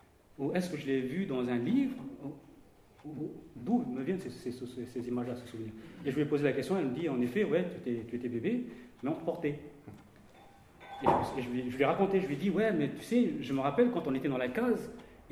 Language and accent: French; Canala, New Caledonia; J'ai grandi à Kanala